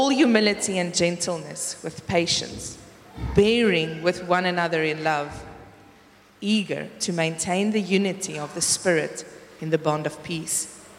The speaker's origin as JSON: {"language": "English", "country": "South Africa", "first_language": "Afrikaans", "second_language": "English", "said": "it's also not my mother tongue. I sometimes struggle to pray in English. It's so weird. When I pray, I feel like I pray in Afrikaans in my head and then I translate it into English."}